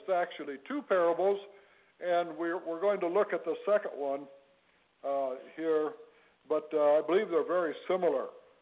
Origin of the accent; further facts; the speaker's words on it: Michigan, United States; We are from Michigan, and I'm retired as a pastor. I was also retired as a farmer